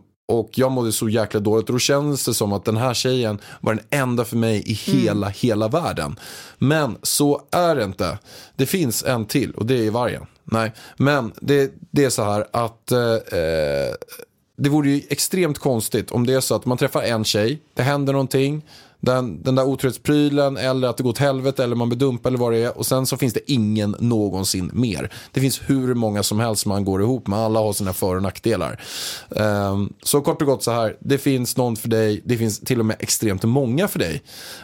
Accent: Kansas City, Missouri, United States; Swedish is a second language; moved away as an adult; now in Stockholm, Sweden; Jag är uppväxt i Kansas City i USA och flyttade till Stockholm när jag var 18, och idag är jag 27 år och har bott i Sverige 9 år. Jag har dubbelt medborgarskap, lärt mig svenska någorlunda bra i alla fall, och känner mig hemma i både Sverige och USA.

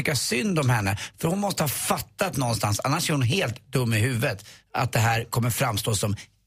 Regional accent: Stockholm, Stockholm County, Sweden; är uppvuxen på Östermalm.

